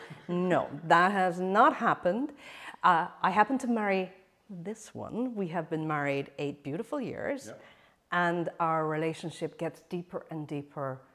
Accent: Ireland; looking forward to moving back to the UK, even though I'm from Ireland, but I bought a property in the UK

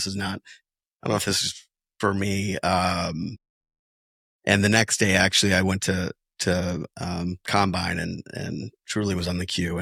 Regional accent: Bennington, Vermont, United States; said that I was from Bennington, and that was the day that you said that I was going to be the guy to plant the first flag in Bennington.

